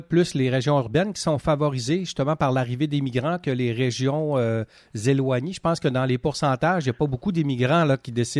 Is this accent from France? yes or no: no; Quebec, Canada; chez nous, en Gaspésie